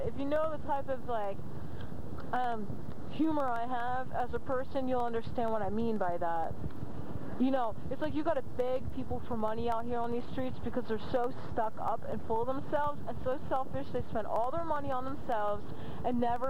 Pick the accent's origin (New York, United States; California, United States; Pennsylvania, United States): New York, United States; And I'm from New York, and I'm from the East Coast, and I've been all over the country and the world.